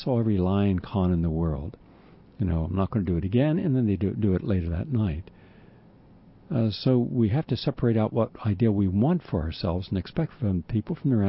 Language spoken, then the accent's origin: English; West Virginia, United States; where I grew up in West Virginia, there was a farm